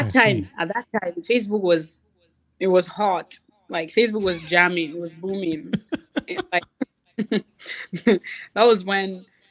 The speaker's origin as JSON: {"language": "English", "country": "Cameroon", "said": "Now, I'm just coming from Cameroon. I don't know anything about love, so it's exciting me."}